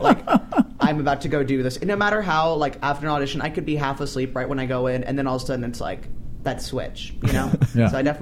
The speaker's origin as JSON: {"language": "English", "town": "Redondo Beach", "region": "California", "country": "United States", "tie": "born or raised there", "said": "I'm born and raised in Redondo Beach, okay."}